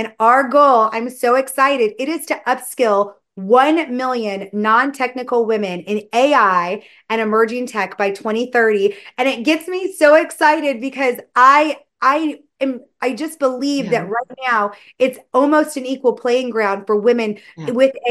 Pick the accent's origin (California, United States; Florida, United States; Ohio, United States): Florida, United States; moved away as an adult; I'm actually originally from Florida. I'm from a very small town. And after college, I went to Washington, D.C.